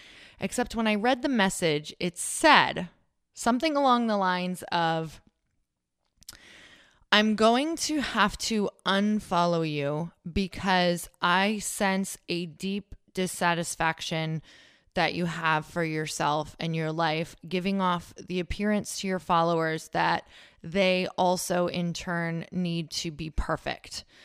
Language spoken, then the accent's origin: English; Michigan, United States; Like I am … from Upper Michigan and it's just crazy town.